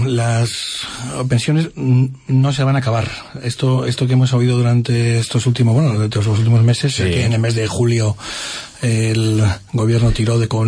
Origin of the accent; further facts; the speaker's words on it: Spain; somos así los españoles